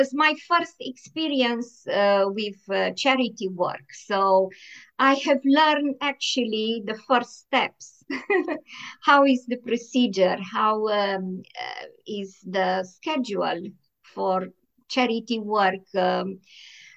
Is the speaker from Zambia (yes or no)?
no; Constanța, Constanța County, Romania; English is a second language; now in Bexhill-on-Sea, United Kingdom; I'm from Constanza, so I love the sea.